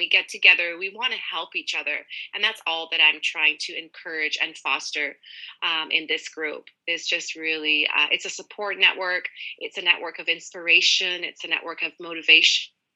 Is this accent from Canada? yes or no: yes; Vancouver, British Columbia, Canada; I'm from Vancouver, BC in Canada